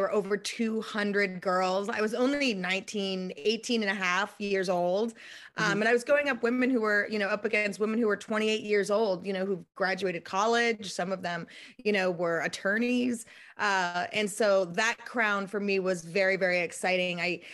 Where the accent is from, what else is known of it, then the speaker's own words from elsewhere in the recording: Rhode Island, United States; I'm originally from Rhode Island, the smallest state in the union, born and raised.